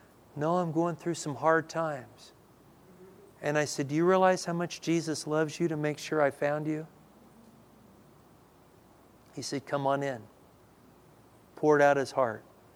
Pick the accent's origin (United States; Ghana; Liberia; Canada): United States; Dallas, Texas; I'm from Dallas area